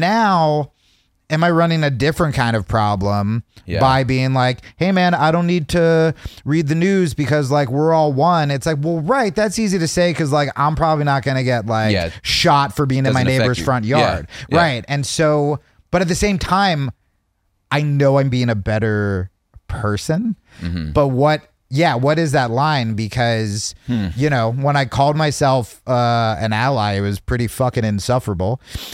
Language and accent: English; Hawaii, United States; But at the same time, besides being Hawaiian, but I don't look it, I'm like a white dude.